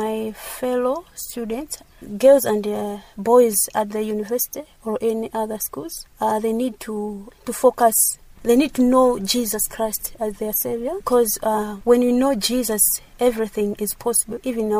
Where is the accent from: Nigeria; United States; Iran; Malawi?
Malawi; Mzimba, Northern Region; now in Lilongwe, Malawi; I'm from Mzimba District. Currently, I stay here in Lilongwe.